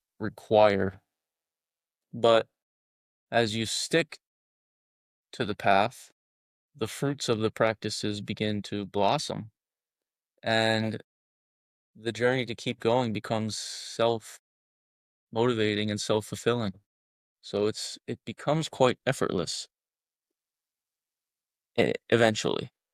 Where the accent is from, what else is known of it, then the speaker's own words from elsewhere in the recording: Philadelphia, Pennsylvania, United States; I come from Philly, and I wouldn't say that I had a, you know, a hard upbringing